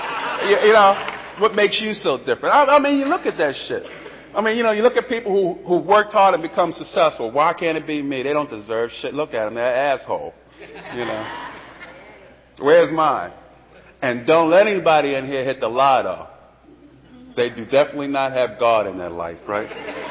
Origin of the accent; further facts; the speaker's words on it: Baltimore, Maryland, United States; I'm from Baltimore. We always thought that Dundalk was another country.